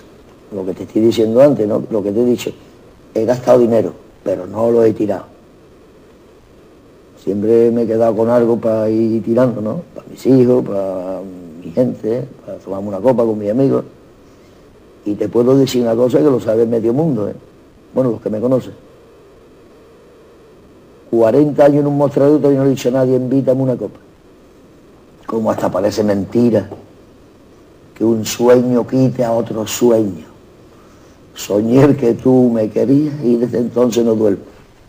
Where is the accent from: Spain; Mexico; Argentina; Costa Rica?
Spain; Huelva, Andalusia; also born or lived in Madrid / New York; Yo me puedo estar en Nueva York, en Madrid, que me llevo 25 años, que tengo 2 hijos madrileños, y yo soy de aquí, soy andaluz.